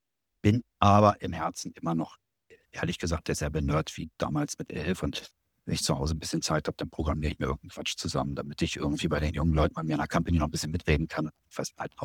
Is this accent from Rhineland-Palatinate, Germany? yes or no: no; Hanover, Lower Saxony, Germany; moved away as an adult; now in Berlin, Germany; Bin dann damals nach Berlin gezogen, von Hannover, wo ich groß geworden bin. Dann eben mit 21 nach Berlin gezogen